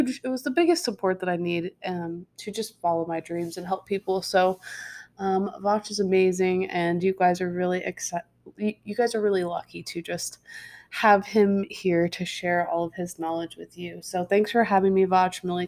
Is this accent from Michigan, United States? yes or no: no; Nebraska, United States; I was born and raised in Nebraska, you know, got all that corn and everything else that you like to tell everyone about.